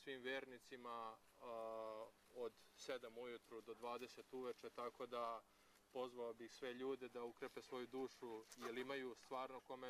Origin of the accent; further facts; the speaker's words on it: Belgrade, Serbia; Moje odrastanje i rođenje zapravo je bilo u Beogradu i prve tri decenije svog života sam proveo u tom gradu